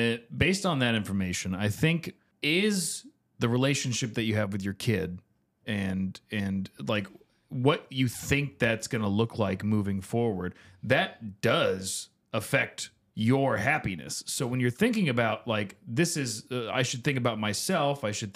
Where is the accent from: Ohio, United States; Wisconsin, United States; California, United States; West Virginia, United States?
West Virginia, United States; Bluefield; born there; moved away; also born or lived in Florida; I was born in Bluefield, West Virginia.